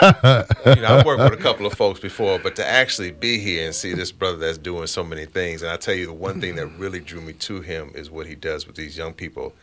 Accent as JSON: {"language": "English", "town": "Chicago", "region": "Illinois", "country": "United States", "tie": "born or raised there", "lives_now": "Muskegon, United States", "said": "So, down the road, so I'm originally from Chicago."}